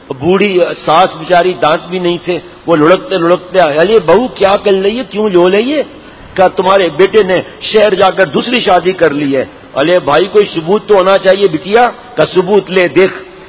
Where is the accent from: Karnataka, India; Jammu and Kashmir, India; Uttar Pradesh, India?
Uttar Pradesh, India; Pratapgarh; اگر پرتاپ گڑھ میرا وطن قریب ہوتا تو میں مشورہ دیتا کہ تحصیل کنڈا سے بکرے کا گوشت منگاؤ.